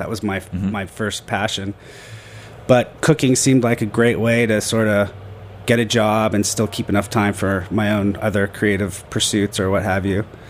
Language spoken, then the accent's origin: English; California, United States; I was raised in Northern California.